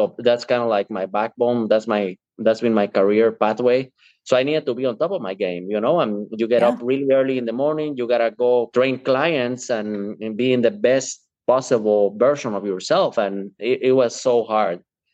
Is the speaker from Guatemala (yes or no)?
yes; Guatemala; moved away; I'm originally from Guatemala.